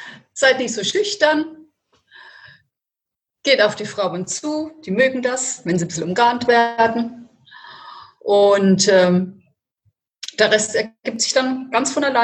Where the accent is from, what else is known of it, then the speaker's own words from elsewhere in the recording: Italy; Ich komme aus Italien und da ist die Küche auch zu vielfältig